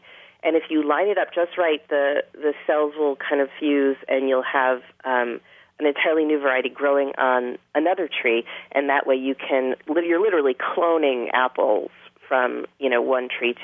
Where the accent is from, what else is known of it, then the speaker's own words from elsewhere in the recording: Connecticut, United States; I grew up in Connecticut and, you know, ate apples my entire childhood